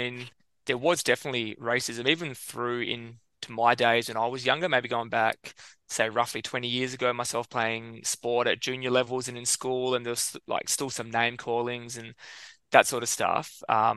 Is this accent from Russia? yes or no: no; Australia; born there; Generally, someone will ask someone like myself whether you've even got parents born in Italy, and you just say Italian even though you're born here.